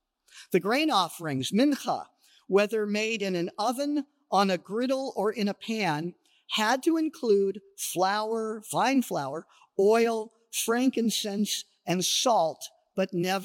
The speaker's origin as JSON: {"language": "English", "town": "Los Angeles", "region": "California", "country": "United States", "said": "What do I know? I'm from Los Angeles. I don't know about herds and flocks."}